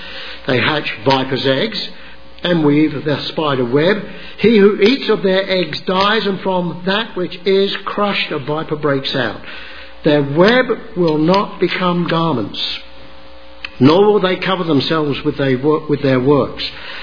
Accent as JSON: {"language": "English", "region": "London", "country": "United Kingdom", "tie": "born or raised there", "said": "I grew up in World War II London. My first memories are bombs and bombed houses and soldiers and tanks and night, the searchlights"}